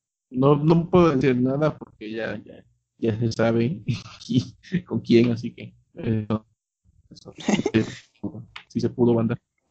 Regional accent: Veracruz, Mexico; no, viejita, soy de Veracruz.

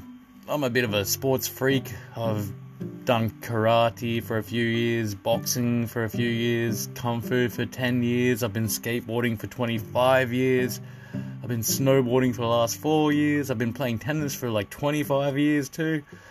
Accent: Australia; now in Japan; because I live in Japan. I'm not Japanese, I'm Australian, but my wife's Japanese

